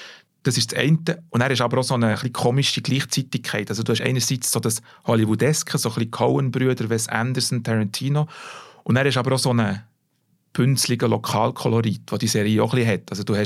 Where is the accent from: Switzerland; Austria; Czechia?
Switzerland; Bern; Und was mich als Berner freut, es spielt nicht nur im Wallis, sondern tatsächlich recht häufig auch in Bern.